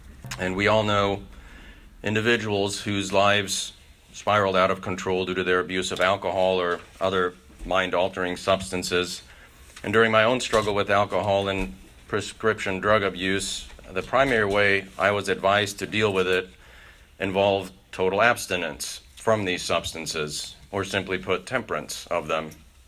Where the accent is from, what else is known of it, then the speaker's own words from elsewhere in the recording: Munich, Bavaria, Germany; now in United States; I was born in Munich, Germany. I grew up in a traditional two-parent, two-child family. I moved to the United States in 1985 when my dad accepted a job opportunity here and we all moved.